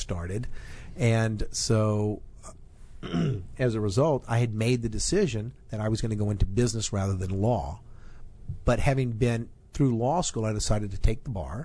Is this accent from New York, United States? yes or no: no; Louisiana, United States; It was quite an experience for me growing up in Louisiana with my father.